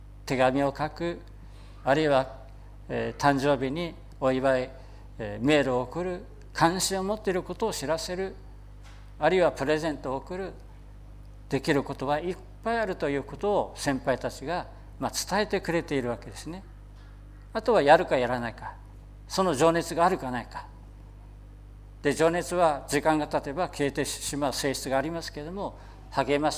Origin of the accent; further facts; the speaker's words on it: Akita, Japan; 私のふるさとの秋田も同盟の教会がない、